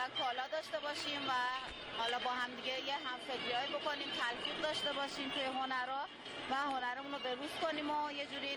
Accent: Abadan, Khuzestan, Iran; بله، من از آبادانم

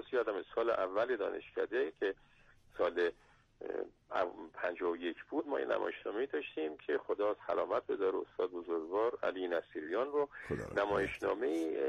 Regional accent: Kerman, Iran; البته اون زمان کرمان بودم، من کرمانیم.

